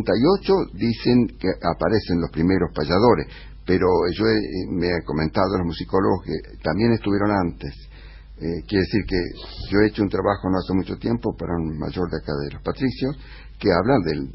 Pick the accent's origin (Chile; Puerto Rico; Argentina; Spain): Argentina; Buenos Aires Province; born there; yo soy hijo de esta provincia.